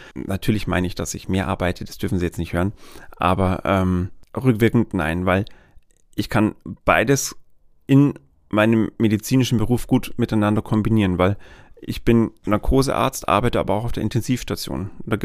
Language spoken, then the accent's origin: German; Weiden, Bavaria, Germany; Ich bin direkter Weidener, das heißt, ich bin in Weiden geboren worden, im Klinikum in Weiden, lustigerweise als Frühchen und als Zwilling